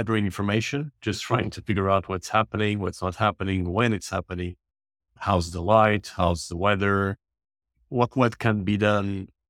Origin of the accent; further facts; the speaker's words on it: Madeira, Portugal; moved away as an adult; now in Lisbon, Portugal; I'm originally from Madeira Island. I started sailing. I was 9 years old, so quite young. And then when I was 18, I moved to the mainland to study engineering here in Lisbon.